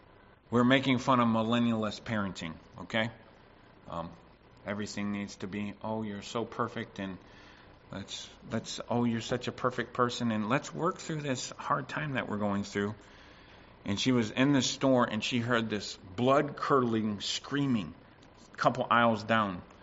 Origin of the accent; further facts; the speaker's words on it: United States; I grew up in the States. Parents were allowed to spank their kids in the store in the States.